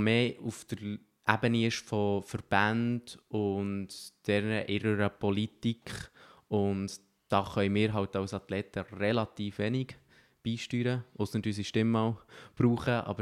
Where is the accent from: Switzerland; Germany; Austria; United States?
Switzerland; für mich als Schweizer ist es wirklich so eine grosse Sache gewesen.